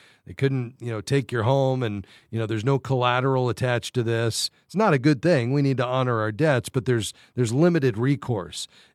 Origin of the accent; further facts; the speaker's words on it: Fort Lauderdale, Florida, United States; Fort Lauderdale, Florida is where we're headed next. My hometown.